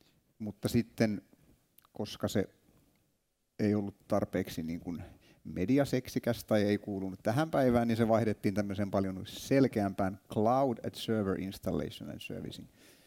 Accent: Turku, Southwest Finland, Finland; Mulla on vähän lyhyempi lista, mutta mä tulen Turusta. Olis täällä muita turkulaisia?

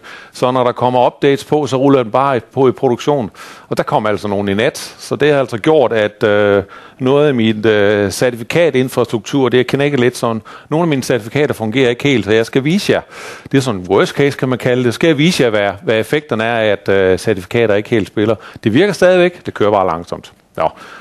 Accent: Jutland, Denmark; Og jeg kommer også fra Jylland, som I måske kan høre.

